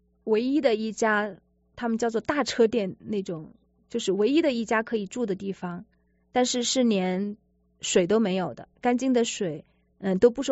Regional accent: China; 因为我们作为中国人去到那里，大家都看着都觉得很稀奇的，那边中国人去的很少

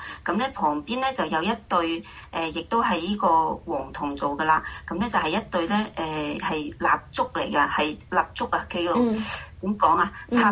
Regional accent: Guangdong, China; 我哋廣東人經常食嘅面之類嘅中餐

